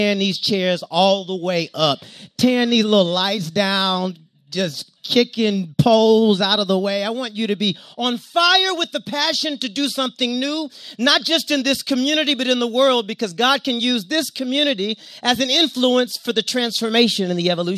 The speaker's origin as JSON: {"language": "English", "region": "the South", "country": "United States", "said": "And I'm from the South, and I always say, yes, ma'am."}